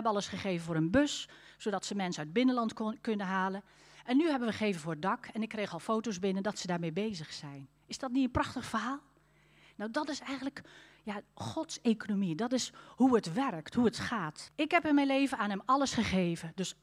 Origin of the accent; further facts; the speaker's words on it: Limburg, Netherlands; Het was in Roermond. Ik kom uit Limburg. Dus dat was eigenlijk zo'n beetje 3 landen bij elkaar.